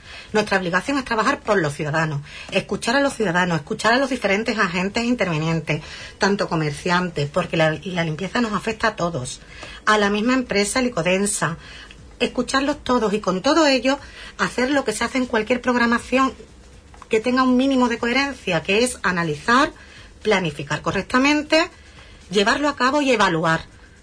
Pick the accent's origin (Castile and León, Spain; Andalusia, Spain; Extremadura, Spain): Andalusia, Spain; Huelva; yo soy de Huelva